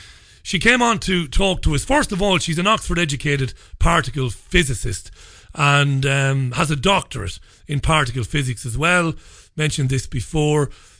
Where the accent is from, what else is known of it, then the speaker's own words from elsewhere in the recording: Ireland; moved away as an adult; I am an immigrant. I wasn't born in this country. I'm an Irishman. I came here on several occasions over the years, in fact, to find work, once way back in the mid-90s, once in the early noughties, and back in 2013.